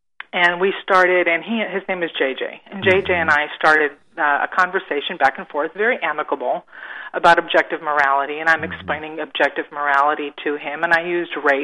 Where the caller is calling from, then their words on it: Cabo San Lucas, Baja California Sur, Mexico; I am calling from Mexico.